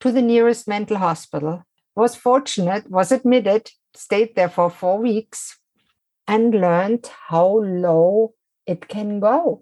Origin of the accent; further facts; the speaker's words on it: Germany; I was born in Germany and raised by a very nice middle-class scientist family.